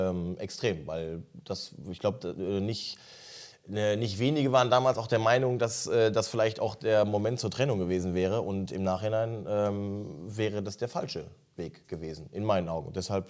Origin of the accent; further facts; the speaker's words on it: Hamm, North Rhine-Westphalia, Germany; ich komme ja aus Hamm, aus dem Ruhrgebiet, und wir haben da so eine kleine Halle, Zentralhalle heißt